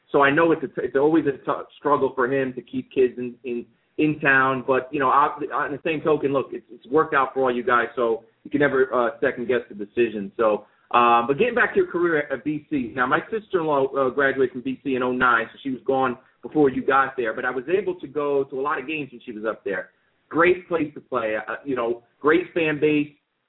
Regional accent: Norwalk, United States; I mean, when I was at Norwalk, I was a kid from Norwalk.

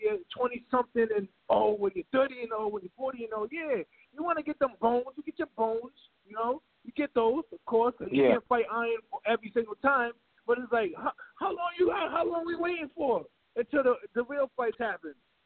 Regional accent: United States; But it's like, yo, we are American people. We're people that went to the and represented the United States of America in the Olympics, like I have done.

